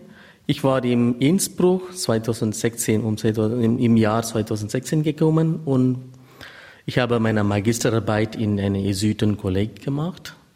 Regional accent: Tamil Nadu, India; German is a second language; now in Germany; Ich komme aus Indien, aus Südindien. Die Bundesland heißt Tamil Nadu. Ich komme aus die Diözese heißt Sivagangai

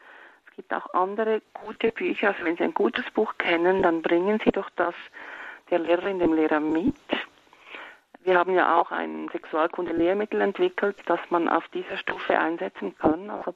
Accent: Switzerland; Und ich sehe bei uns in der Schweiz, dass ich glaube, solange Eltern so angepasst sind, wir Schweizer sind tendenziell sehr angepasste Leute

